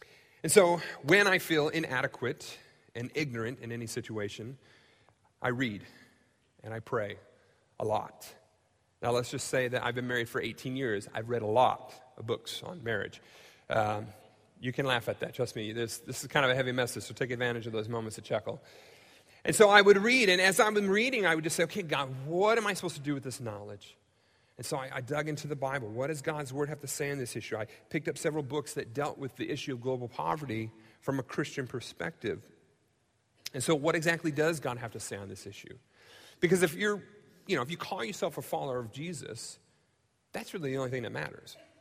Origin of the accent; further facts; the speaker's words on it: United States; because I've grown up in the United States. I love being an American. I love this country.